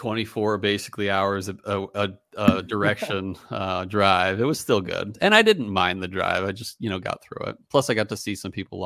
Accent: Philadelphia, Pennsylvania, United States; No, he's an old friend. We grew up together in Philly.

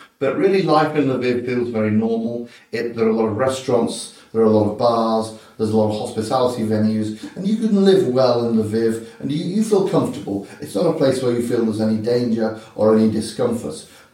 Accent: England, United Kingdom; moved away as an adult; now in Ukraine; I'm from England, as you said. I came to Ukraine in early September 2023.

